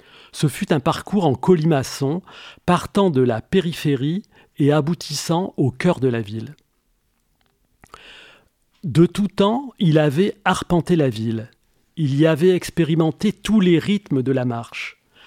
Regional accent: Arras, Hauts-de-France, France; Je suis né à Arras, le livre parle de mes 44 premières années à Arras, mais alors je me sens d'Arras effectivement

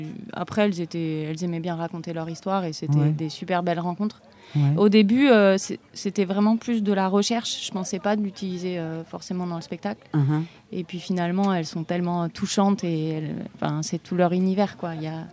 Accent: Occitanie, France; Et moi, je viens des Cévennes. Je ne suis pas cévenole natif, mais je suis née ici, j'ai grandi ici.

